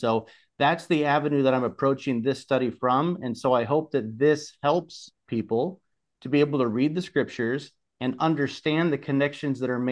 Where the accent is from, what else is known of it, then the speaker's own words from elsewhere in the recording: Columbus, Ohio, United States; I'm from Columbus, Ohio, for those of you who don't know me